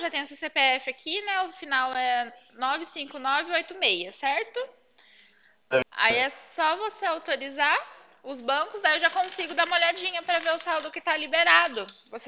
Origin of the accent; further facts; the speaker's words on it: Cornélio Procópio, Paraná, Brazil; eu sou da cidade de Cornélio Procópio, aqui pertinho, tá?